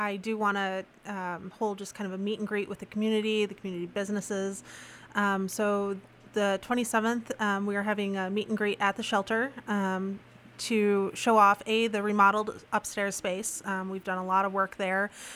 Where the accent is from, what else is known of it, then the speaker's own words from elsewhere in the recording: North Bemidji, Minnesota, United States; Well, I am originally from North Bemidji, so not that too far away.